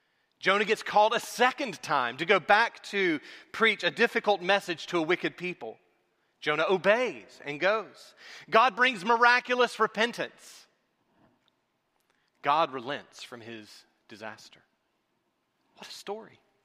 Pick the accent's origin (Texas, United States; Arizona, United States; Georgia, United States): Georgia, United States; accent: South Georgia; But in my South Georgia accent at the time, I was singing this.